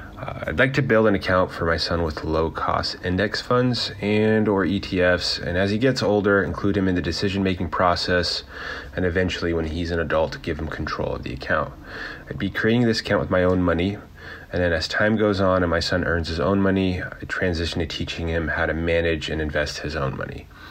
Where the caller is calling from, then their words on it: Seattle, Washington, United States; I'm from Seattle.